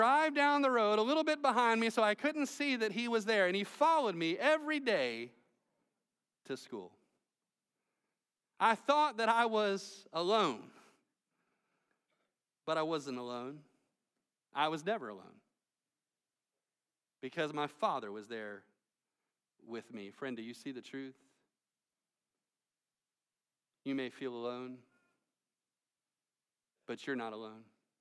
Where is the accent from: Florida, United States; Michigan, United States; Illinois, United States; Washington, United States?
Florida, United States; Melbourne; Many of you know that I grew up here in Melbourne.